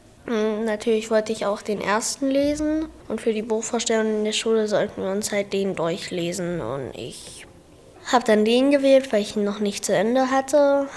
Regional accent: Alach, Thuringia, Germany; ich komme aus Alach.

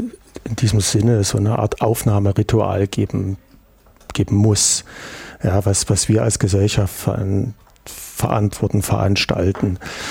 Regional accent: East Germany, Germany; Und also ich bin ja auch hier im Osten groß geworden.

